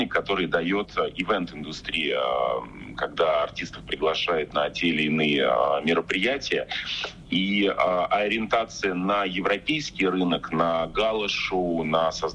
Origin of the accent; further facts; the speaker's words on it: Saratov, Saratov Oblast, Russia; Это моя малая родина, и я очень скучаю. Я надеюсь, что вот ближайшую неделю я уже окажусь в Саратове, обниму своих родителей.